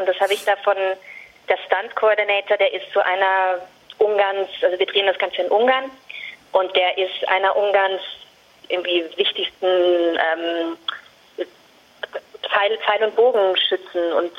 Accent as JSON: {"language": "German", "region": "Vienna", "country": "Austria", "said": "ich bin halt ursprünglich aus Wien. Das heißt, meine Eltern sind hier, mein Partner ist hier."}